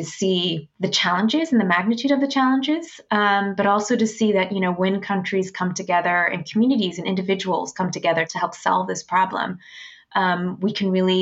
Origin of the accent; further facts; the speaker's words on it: Houston, Texas, United States; And we were raised up in Houston, Texas, and we were the quintessential version of poverty.